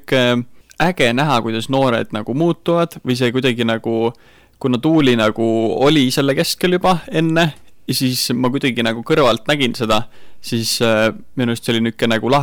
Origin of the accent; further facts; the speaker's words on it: Tallinn, Harju County, Estonia; ma muidu olen pärit Tallinnast ja Mustamäe kristlikust vabakogudusest või siis Oleviste kirikust.